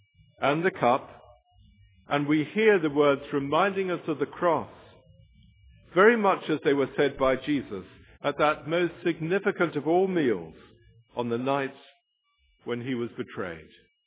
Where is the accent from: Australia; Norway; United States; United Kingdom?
United Kingdom; England; being mainly English people like me, horribly polite at times